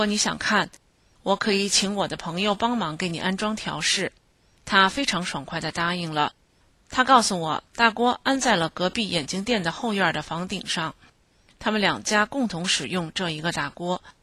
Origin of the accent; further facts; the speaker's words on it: China; 这是一个我们中国人在海外办的电视媒体